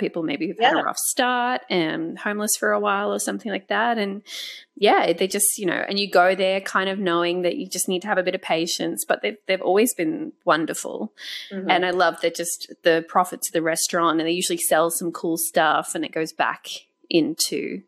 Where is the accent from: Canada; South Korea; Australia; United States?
Australia; Well, to be fair, there's places in Australia that we try to pronounce ourselves, and they're pretty, I mean, places like near me, like Mullumbimby